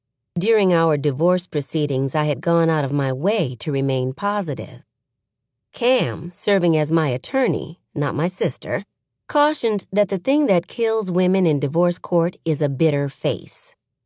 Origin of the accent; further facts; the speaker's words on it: Atlanta, Georgia, United States; I grew up here in Atlanta, but on the southwest side of town, in a roomy ranch house situated on 4 acres, lined with magnolias, crepe myrtles, and dogwoods.